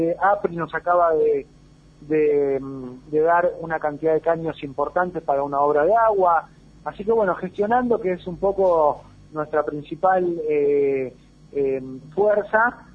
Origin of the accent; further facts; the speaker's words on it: Argentina; La verdad que yo no podría, como militante, como argentino, como jefe comunal, tirarlo de tibio a nuestro presidente